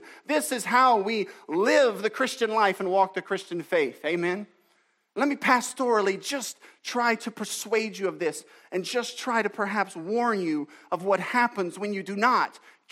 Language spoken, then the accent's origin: English; Louisiana, United States; Listen, I grew up in Acadiana, and I know what happens.